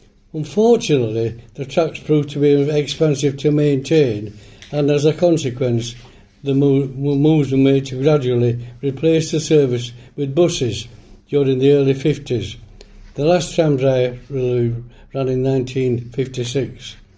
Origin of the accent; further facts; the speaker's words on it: Bramley, Yorkshire and the Humber, United Kingdom; also born or lived in Oldbeck; So I spent, as a young boy, I spent most of my time at Bramley. I was born in Oldbeck, and we lived not far from Oldbeck Moor.